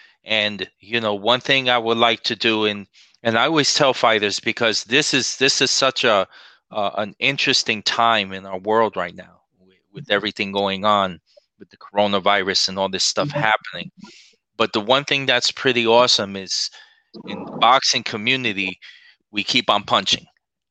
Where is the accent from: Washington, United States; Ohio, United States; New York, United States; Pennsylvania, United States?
New York, United States; Bronx; I'm from the Bronx, I'm from a city, I'm from the block.